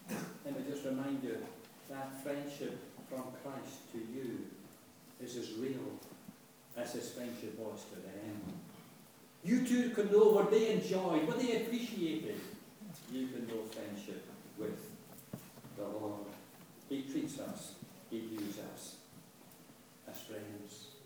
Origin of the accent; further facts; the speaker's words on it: Port Glasgow, Scotland, United Kingdom; See, I was brought up in Fort Glasgow